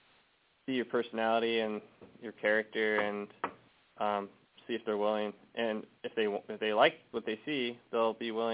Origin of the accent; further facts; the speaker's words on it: Idaho, United States; I grew up in North Idaho, near Spokane, Coeur d'Alene, Spokane Coeur d'Alene area.